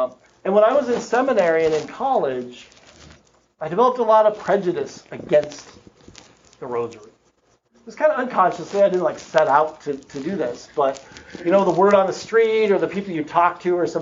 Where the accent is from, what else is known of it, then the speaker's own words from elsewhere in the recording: Wyoming, United States; because we grew up in Wyoming, you know.